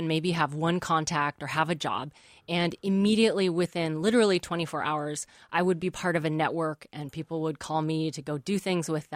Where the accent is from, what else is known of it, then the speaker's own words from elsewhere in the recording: Berkeley, California, United States; moved away as an adult; also born or lived in China; now in St. Paul, United States; I'm from Berkeley, California, but then after college on the East Coast, I lived in China for about 5 years.